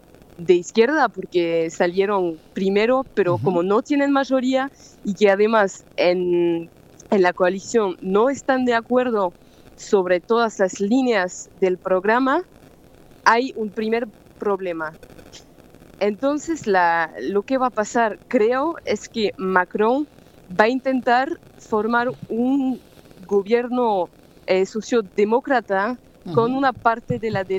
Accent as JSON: {"language": "Spanish", "region": "Buenos Aires", "country": "Argentina", "accent": "Buenos Aires", "said": "que tengo el acento de Buenos Aires"}